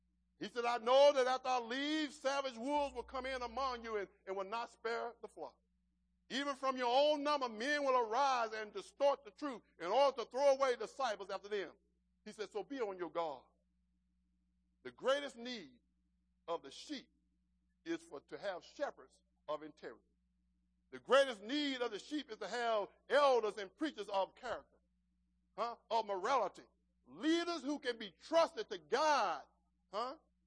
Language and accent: English; Arkansas, United States; I don't know if any of you have ever been to Arkansas. That's my home state.